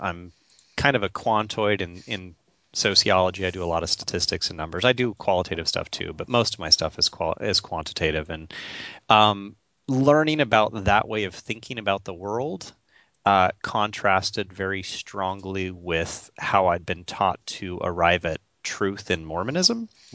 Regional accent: Morgan, Utah, United States; So I'm originally from Utah, from small town Utah, Morgan, which is just outside of Ogden.

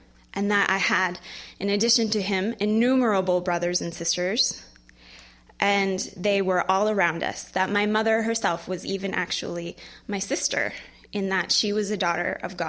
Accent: Minnesota, United States; I grew up in Minnesota in a Mormon family.

